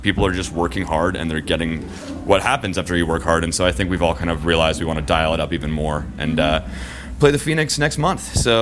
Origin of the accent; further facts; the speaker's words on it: Canada; growing up in Canada and getting to play these venues like Commodore and the Phoenix, these places that you grow up just dreaming of playing